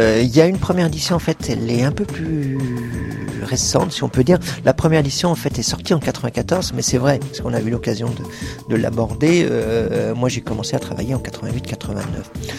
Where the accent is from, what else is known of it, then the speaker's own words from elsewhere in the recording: Pays de la Loire, France; Je viens d'où, en fait, de l'Anjou, l'Anjou profond, d'une région qui s'appelle l'Anjou noir.